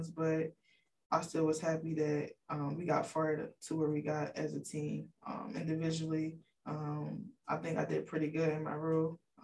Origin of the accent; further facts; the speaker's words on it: Philadelphia, Pennsylvania, United States; now in Raleigh, United States; because I'm from Philly.